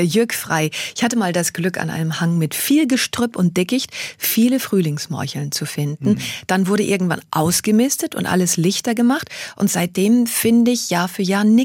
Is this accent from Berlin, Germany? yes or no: no; North Rhine-Westphalia, Germany; ich komme aus dem Sauerland